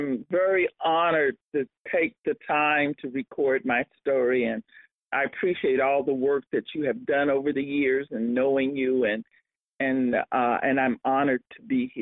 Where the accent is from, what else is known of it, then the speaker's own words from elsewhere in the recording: Texas, United States; But I, growing up in Texas and being the great granddaughter of enslaved Africans, Juneteenth was a big thing.